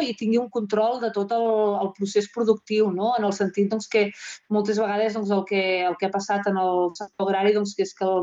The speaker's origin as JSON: {"language": "Catalan", "town": "Solsona", "region": "Catalonia", "country": "Spain", "said": "jo sóc de Solsona i bé, com molta de la gent doncs, vaig anar durant una època a estudiar fora, en concret a Girona, però al cap de poc doncs, vaig tornar a Solsona."}